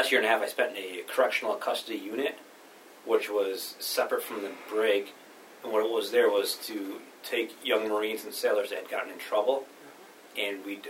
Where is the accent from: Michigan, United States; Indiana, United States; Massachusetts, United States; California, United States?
Massachusetts, United States; I was born and raised in up in Massachusetts in Berkshire County.